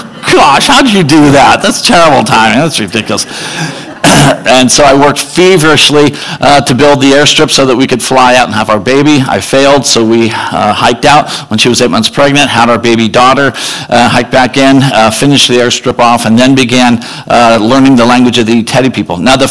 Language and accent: English; San Diego, California, United States; I was born and raised in San Diego. I surf. That's what I do.